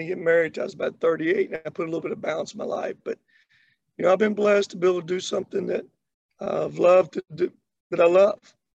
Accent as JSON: {"language": "English", "region": "Kentucky", "country": "United States", "tie": "born or raised there", "said": "Well, you know, JR, where I was from, you know, I grew up in Kentucky. I grew up just not in Kentucky, but out in the country."}